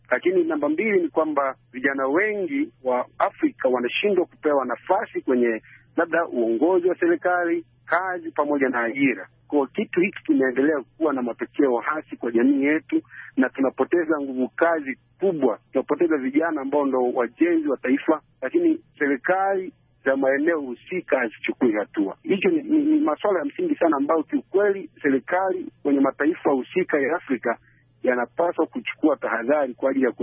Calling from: Sirari, Mara, Tanzania; natokea mpakani mwa Kenya na Tanzania hapa Sirari.

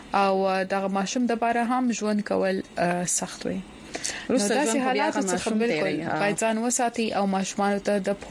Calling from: Khyber Pakhtunkhwa, Pakistan; زه د جنوبي وزیرستان نه یم او

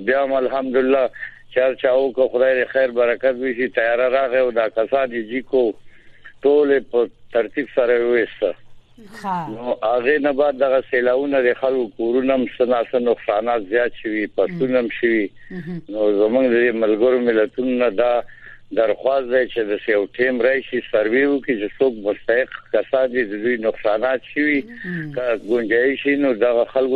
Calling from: Qarghayi, Laghman, Afghanistan; زه د لغمان دی ولایت د قرغیو دی ولسوالۍ سره در اړیکه کښې یم.

